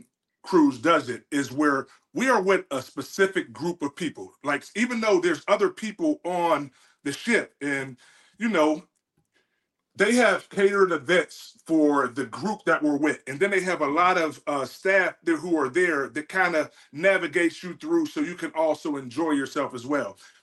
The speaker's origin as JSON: {"language": "English", "town": "West Mifflin", "region": "Pennsylvania", "country": "United States", "tie": "born or raised there", "said": "I was born. I was raised in West Mifflin, man."}